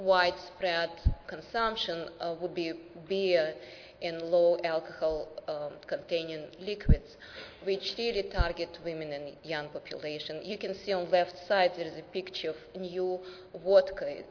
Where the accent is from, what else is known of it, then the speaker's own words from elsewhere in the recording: Russia; English is a second language; I do have accent because I'm originally from Russia.